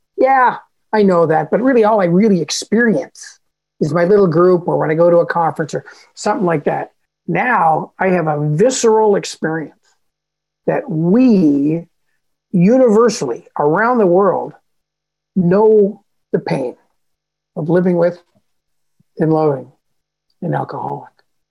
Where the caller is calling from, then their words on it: Toronto, Ontario, Canada; And here I am from Toronto, coming all the way to your group in California, feeling connected tonight.